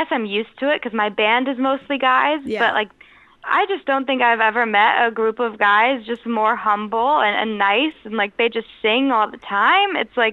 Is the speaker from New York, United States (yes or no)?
no; California, United States; I did a couple shows with them in my hometown last year, of San Francisco and Los Angeles.